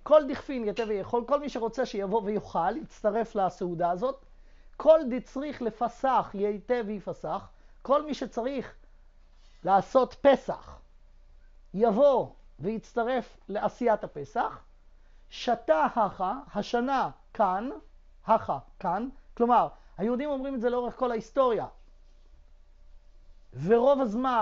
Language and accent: Hebrew; Jerusalem, Jerusalem District, Israel; אני זוכר שבילדותי נולדתי וגדלתי בירושלים